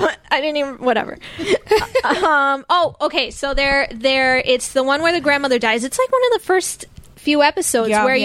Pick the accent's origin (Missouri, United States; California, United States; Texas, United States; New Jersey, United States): New Jersey, United States; I'm from Jersey. I can say that. 100%.